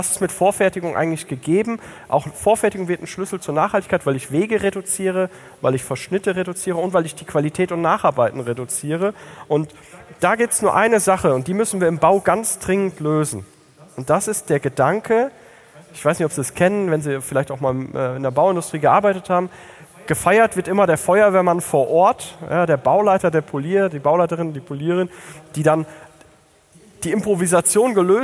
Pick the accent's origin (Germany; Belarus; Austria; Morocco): Germany; Hamburg; als Hamburger